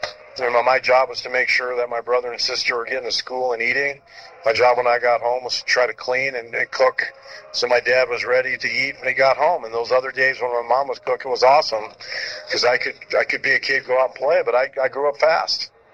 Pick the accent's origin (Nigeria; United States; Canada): United States; Rochester, Minnesota; born or raised there; also born or lived in Sacramento, California